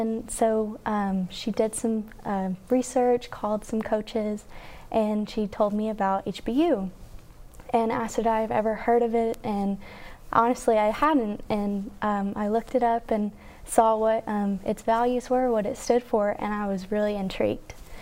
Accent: Oklahoma, United States; Yes, so I'm originally from Oklahoma

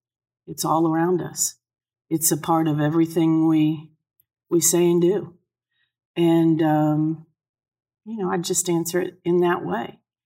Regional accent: Midwest, United States; I'm from the Midwest. I think people are more open.

